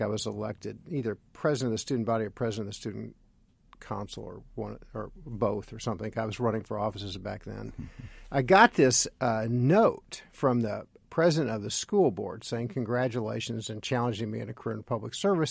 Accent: Indianapolis, Indiana, United States; Well, when I grew up in Indianapolis, this is essentially in my formative high school years

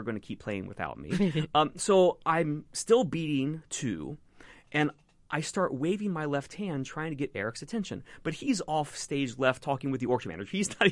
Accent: Cincinnati, Ohio, United States; Cincinnati was my hometown.

